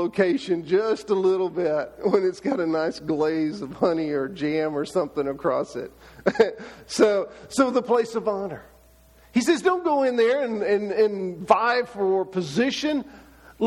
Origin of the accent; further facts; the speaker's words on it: Texas, United States; I think it's something I picked up from growing up in Texas.